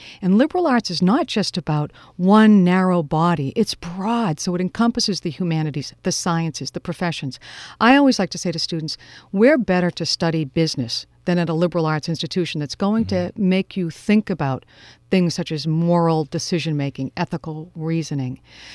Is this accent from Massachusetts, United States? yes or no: yes; Massachusetts, United States; moved away as an adult; So having had the chance to do it here in Massachusetts, my home state, and now doing it in a state that has a commitment as well to public higher education on a bigger scale.